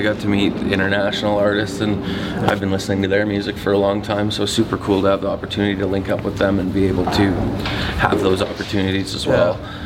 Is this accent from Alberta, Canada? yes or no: yes; Edmonton, Alberta, Canada; I come from Edmonton, Alberta.